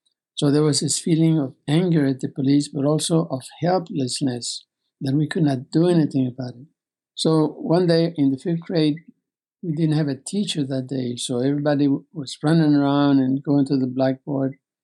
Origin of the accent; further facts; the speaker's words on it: Beaver, Texas, United States; In my hometown of Beaver, Texas, we had a killer sheriff